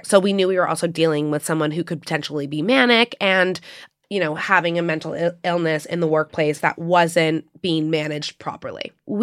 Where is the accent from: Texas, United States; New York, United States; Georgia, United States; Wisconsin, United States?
New York, United States; So growing up in New York, I like knew, you know, the salons I like going to, the hairstylists, the salon owners, all those types of things.